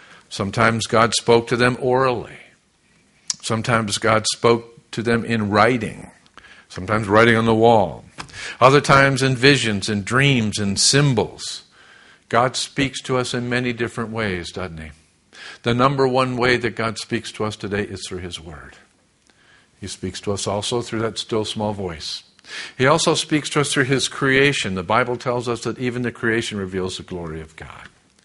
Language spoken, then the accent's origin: English; Massachusetts, United States; and I'm ashamed because I'm from Massachusetts